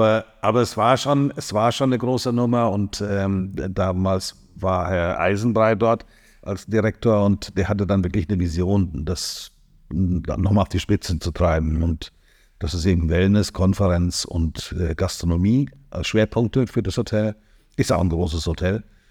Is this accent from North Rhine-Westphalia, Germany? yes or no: no; Bavaria, Germany; born there; accent: Franconian; also born or lived in Palatinate; now in Hamburg, Germany; Ich bin gebürtiger Franke, habe in der Pfalz studiert und bin, jetzt muss ich, meine Kinder sind 37 und dann ein Jahr vorher, also 38 Jahre lebe ich schon in Hamburg.